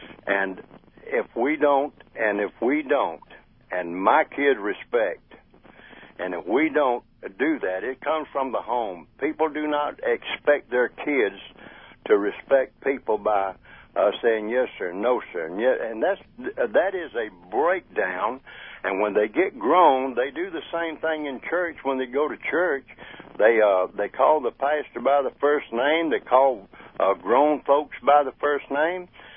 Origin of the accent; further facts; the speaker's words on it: Deep South, United States; I'm from Deep South. I don't know whether you can tell that or not.